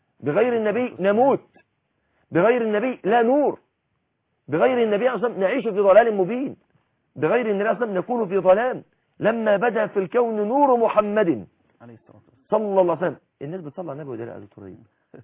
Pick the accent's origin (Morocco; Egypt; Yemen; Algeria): Egypt